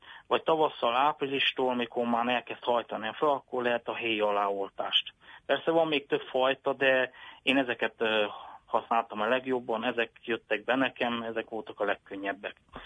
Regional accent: Érolaszi, Bihor, Romania; Az én kertemben, ott Érolasziban, ahol én születtem és felnőttem, ott már az én apukám elkezdte beültetni gyümölcsfákkal

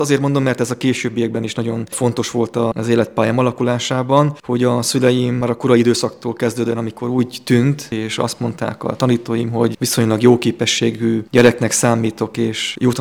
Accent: Demeterfalva, Mureș County, Romania; Egy nyáradmenti kis faluban születtem, a Nyáradszeredához tartozó Demeterfalván, a 70-es évek közepén

